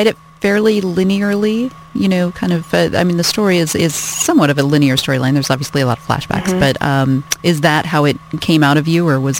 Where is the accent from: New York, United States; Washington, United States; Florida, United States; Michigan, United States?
Washington, United States; Walla Walla; So I grew up in Walla Walla, Washington.